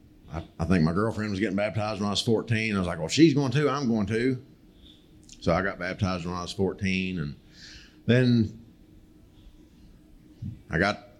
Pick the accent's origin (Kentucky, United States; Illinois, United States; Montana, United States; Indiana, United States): Kentucky, United States; also born or lived in Ohio; My believe it or not, from my accent, I'm actually from Ohio. But we moved to Eastern Kentucky when I was two.